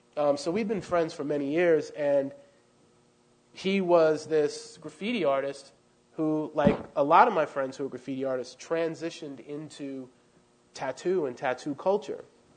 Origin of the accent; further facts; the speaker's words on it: Queens, New York, United States; also born or lived in Silver Spring, Maryland; I grew up in Queens, New York for many years, relocating at a very young age from Silver Spring, Maryland to Astoria, Queens.